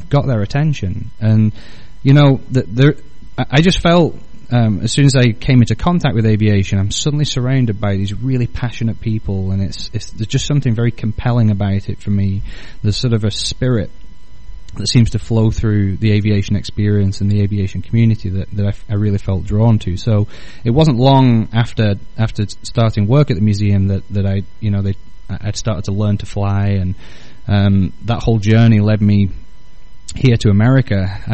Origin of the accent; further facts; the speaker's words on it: England, United Kingdom; I was born in Northern England, and first 25 years of my life